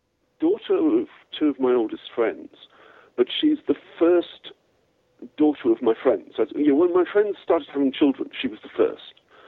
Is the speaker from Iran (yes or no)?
no; England, United Kingdom; now in California, United States; I'm English. We don't talk about these things.